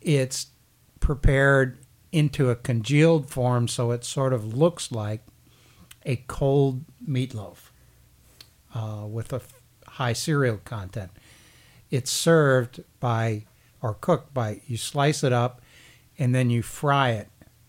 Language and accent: English; Cincinnati, Ohio, United States; And I come from Cincinnati, which is considered porkopolis in American food history.